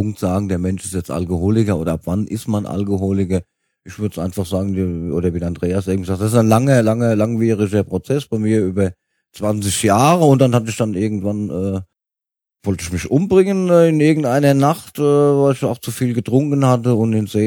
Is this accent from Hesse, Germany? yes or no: yes; Linsengericht, Hesse, Germany; Ich komme aus der Gemeinde Linsengericht, das ist bei Gelnhausen.